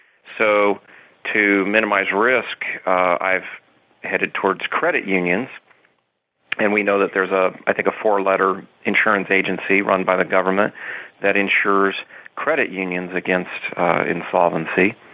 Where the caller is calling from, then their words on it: Oregon, United States; I'm calling from Oregon.